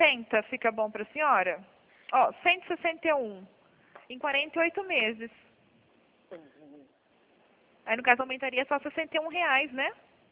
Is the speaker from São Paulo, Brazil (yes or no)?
yes; Penápolis, São Paulo, Brazil; Isso, eu sou de Penápolis, mas eu estou no escritório aqui em Araçatuba.